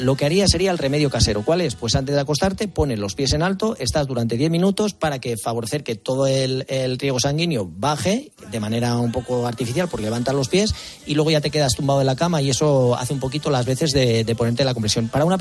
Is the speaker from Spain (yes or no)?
yes; Madrid, Community of Madrid, Spain; yo soy de Madrid